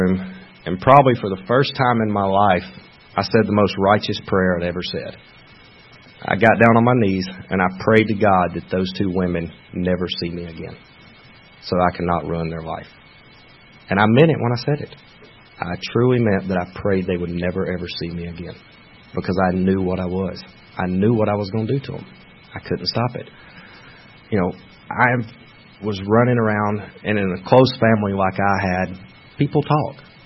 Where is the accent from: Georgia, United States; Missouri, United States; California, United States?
Georgia, United States; no, I'm from Georgia. I don't want no help from you.